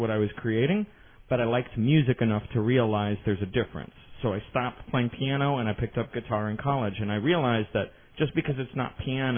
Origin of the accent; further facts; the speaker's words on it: Stevens Point, Wisconsin, United States; also born or lived in Minneapolis; I was living in Minneapolis, actually, at the time, and it was after I'm originally from Stevens Point, and I went to University of Wisconsin branch system, and I lived in Minneapolis a little while.